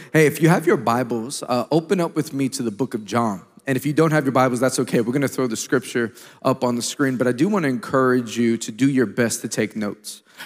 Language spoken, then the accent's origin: English; New York City, New York, United States; I come all the way from New York City